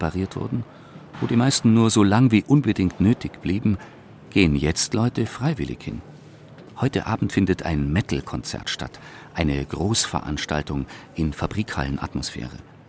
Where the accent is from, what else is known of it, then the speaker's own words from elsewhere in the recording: Würzburg, Bavaria, Germany; now in Munich, Germany; Geboren in Unterfranken, aufgewachsen in Würzburg. In den 70er Jahren nach München gekommen, direkt in den Euro-Industriepark.